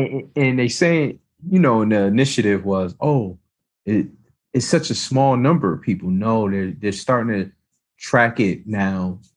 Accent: United States; But I just, you know, as American black people, and, you know, shout out to my Haitians.

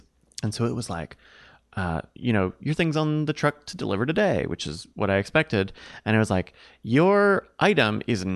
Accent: Virginia, United States; But I grew up in Virginia where like snow was just enough of a hassle where it kind of was like a problem.

